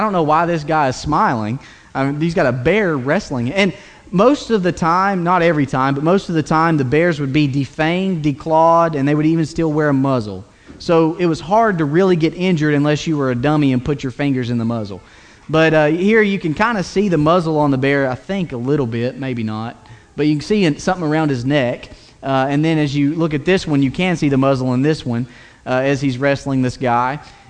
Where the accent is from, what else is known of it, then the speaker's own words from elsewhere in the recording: Tennessee, United States; I'm from East Tennessee, and so I might say wrestling, just let it go.